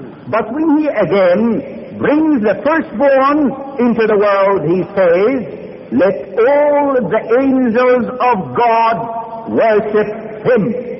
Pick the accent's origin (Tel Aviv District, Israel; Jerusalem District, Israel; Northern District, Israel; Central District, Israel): Northern District, Israel; Nazareth; I greet you tonight in the name of Jesus the Nazarene, the man from my hometown. In the city of Nazareth, we are taught never go see a friend empty-handed.